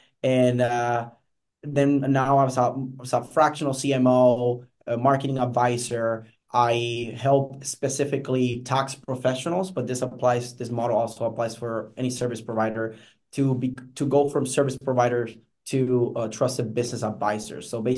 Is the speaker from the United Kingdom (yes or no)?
no; Puerto Rico; now in United States; I'm originally from Puerto Rico, got recruited with the Air Force, and that's how I got to the States.